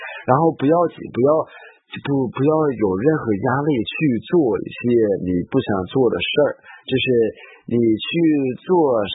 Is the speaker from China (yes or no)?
no; United States; Chinese is a second language; 其实中国人有的时候就是比我们美国人